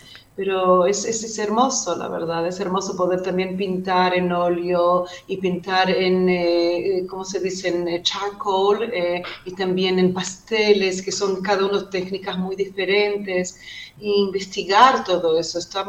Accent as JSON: {"language": "Spanish", "country": "Argentina", "moved": "yes", "lives_now": "Israel", "said": "yo soy la única que soy de Argentina"}